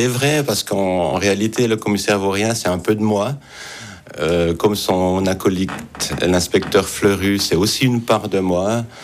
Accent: Jura, Switzerland; Mais non, je viens du canton du Jura.

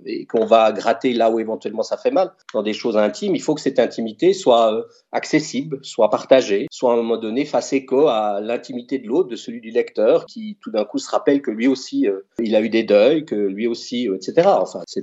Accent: Bourgogne-Franche-Comté, France; je suis jurassien, je suis même plus que ça, je suis à Joulot.

